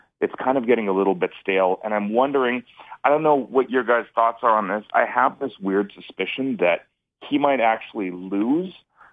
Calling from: Calgary, Alberta, Canada; Hey, this is … I'm calling from Calgary.

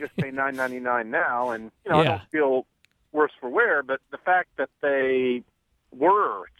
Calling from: Daytona Beach, Florida, United States; Hello, this is … from Daytona Beach.

